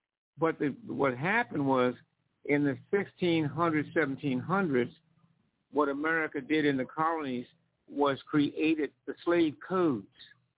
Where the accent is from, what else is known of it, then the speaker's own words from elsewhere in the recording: Atlantic City, New Jersey, United States; I grew up and I was born in Atlantic City, New Jersey, a small town in South Jersey.